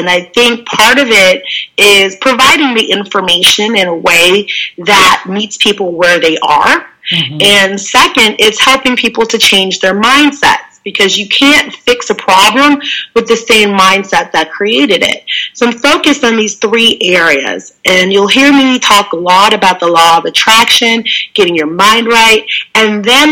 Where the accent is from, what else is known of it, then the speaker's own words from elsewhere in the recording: Chicago, Illinois, United States; I grew up in the Chicago area